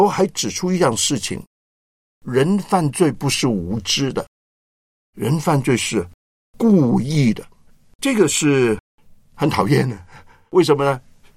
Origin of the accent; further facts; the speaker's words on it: China; 那我们中国人就说哎，很注重亲情啊